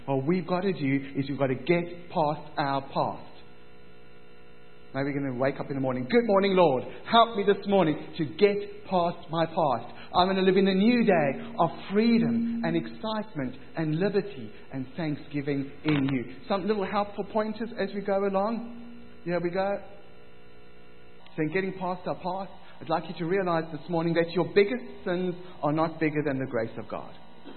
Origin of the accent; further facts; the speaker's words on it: South Africa; as a kid growing up in South Africa, we had some great toys and we had some pretty naff toys.